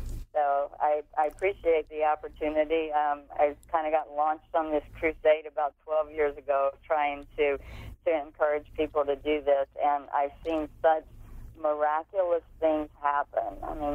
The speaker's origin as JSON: {"language": "English", "region": "the South", "country": "United States", "said": "He's a Southern boy like I am. And I'm from the South"}